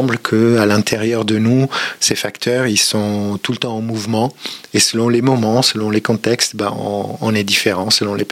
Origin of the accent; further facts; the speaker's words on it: Veneto, Italy; French is a second language; D'un petit village perdu dans la lagune vénitienne.